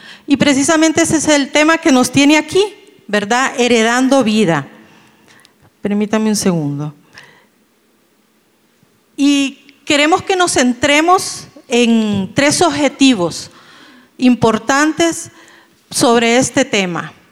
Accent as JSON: {"language": "Spanish", "country": "Honduras", "also_born_or_lived": "Ecuador", "moved": "yes", "lives_now": "Costa Rica", "said": "nosotros somos hondureños, salimos de Honduras hace 23 años, vivimos 4 años en el Ecuador donde nació este joven y luego el Señor nos trajo acá y tenemos 19 años de estar viviendo aquí en Costa Rica."}